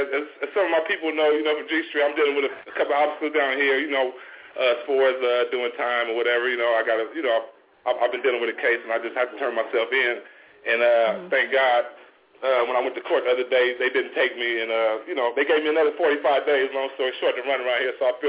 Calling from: Los Angeles, California, United States; down here on the West Coast, Los Angeles.

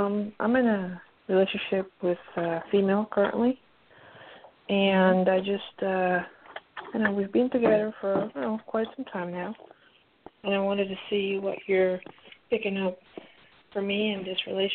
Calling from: Pennsylvania, United States; Pennsylvania.

